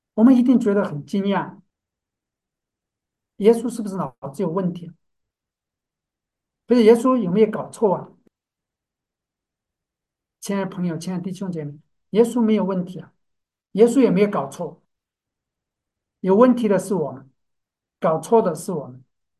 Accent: China; 就好像我们中国人恨我汉奸一样

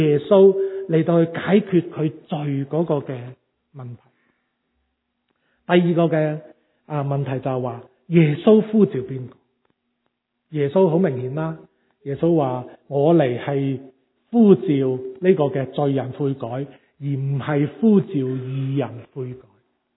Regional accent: China; 当我回想，我们其实中国人，我们都很多时都是有这样的想法的

